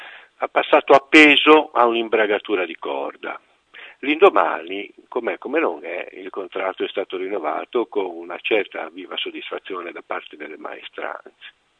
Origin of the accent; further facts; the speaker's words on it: Tuscany, Italy; io sono ligure apuano e ho di temperamento una certa tendenza a sbrigare le cose